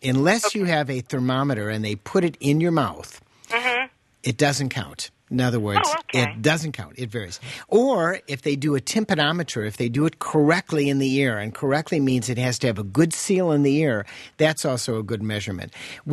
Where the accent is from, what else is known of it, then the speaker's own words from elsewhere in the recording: Chicago, Illinois, United States; first language English; It's my first language, but the real problem is I'm from Chicago. I mean, I was born and bred in Chicago. And, you know, we talk differently in the Windy City.